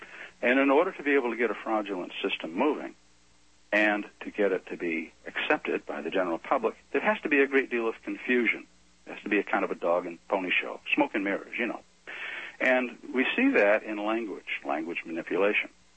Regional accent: Brunswick, Maine, United States; My hometown of Brunswick, Maine began fluoridating water around 1957. I was quite young at that time. I was about 10 years old.

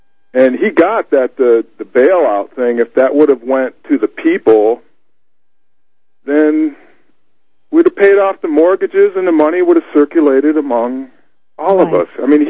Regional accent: Michigan, United States; Tell her, hey, I'm the guy from Mid-Michigan that I've led praise and worship bands and that kind of stuff. I'm a musician here.

